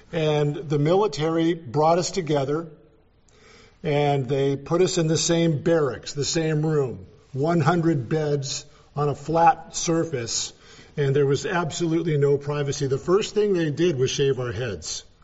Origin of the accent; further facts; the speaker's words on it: California, United States; I came from California, of course, you get the idea.